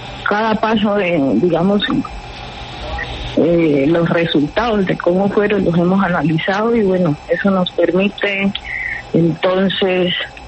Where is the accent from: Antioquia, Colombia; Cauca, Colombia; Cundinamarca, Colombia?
Cauca, Colombia; yo soy del departamento del Cauca, yo crecí en la zona rural del departamento del Cauca, en una familia humilde, una familia que le tocó pues vivir en medio del conflicto armado, en medio de la violencia, pero una familia con muchos valores